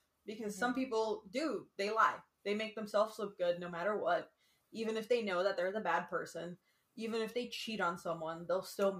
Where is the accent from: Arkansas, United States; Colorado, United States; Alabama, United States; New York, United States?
New York, United States; New York City; especially us, we grew up in New York City, such a big city. And we were in Brooklyn, which on its own is massive.